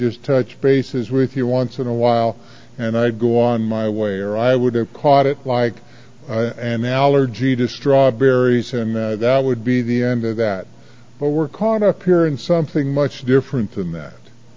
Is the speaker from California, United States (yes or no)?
yes; Los Angeles, California, United States; It's good to be here in Florida again. I come from Los Angeles, and it's a little tricky being here only because in L.A., when we inhale, we know we're inhaling.